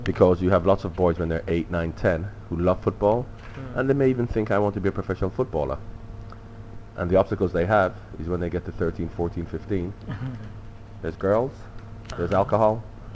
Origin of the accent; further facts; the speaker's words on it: Jamaica; now in Thailand; I'm from Jamaica. I grew up in Jamaica.